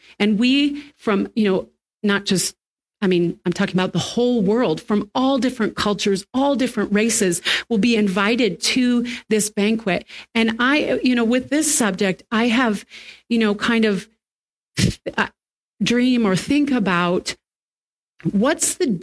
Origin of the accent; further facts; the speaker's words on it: United States; there was a man that was very upset that I was there because I was from the United States.